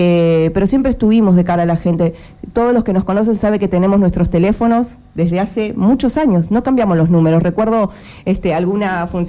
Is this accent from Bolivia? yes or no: no; Tierra del Fuego, Argentina; Yo soy fueguina, amo profundamente esta ciudad